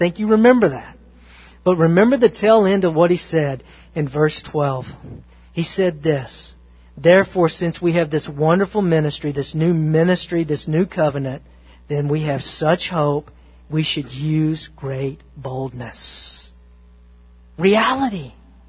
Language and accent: English; Bible Belt, United States; I knew about Jesus because I grew up in the Bible Belt.